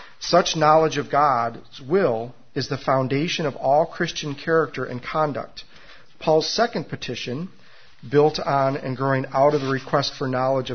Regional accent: Farmington Hills, Michigan, United States; some of you may remember the house that I grew up in Farmington Hills.

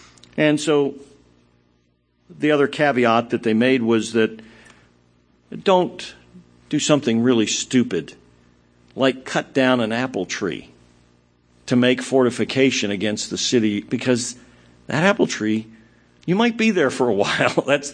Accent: California, United States; I'm from Sonoma County.

